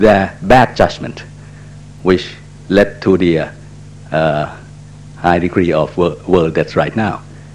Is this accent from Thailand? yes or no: yes; Thailand; from Thailand.